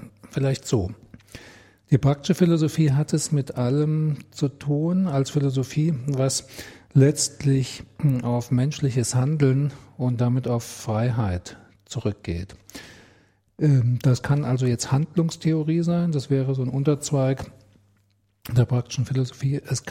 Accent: Frankfurt am Main, Hesse, Germany; Ja, also mein Geburtsort und im Grunde auch, wie man sagt, also der Lebensmittelpunkt. Mein Familienwohnort ist Frankfurt am Main.

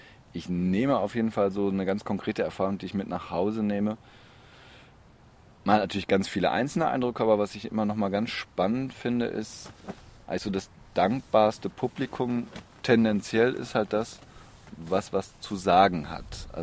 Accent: Witten, North Rhine-Westphalia, Germany; ich komme direkt aus Witten.

